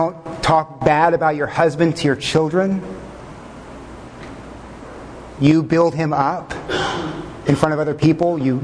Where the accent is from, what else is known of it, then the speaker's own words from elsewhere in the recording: Texas, United States; That's where I grew up in Texas.